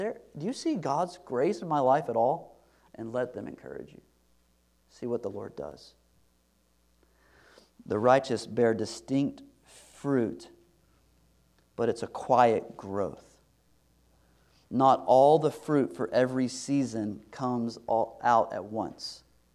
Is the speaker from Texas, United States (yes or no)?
yes; Texas, United States; probably because I grew up in East Texas, and there's trees everywhere.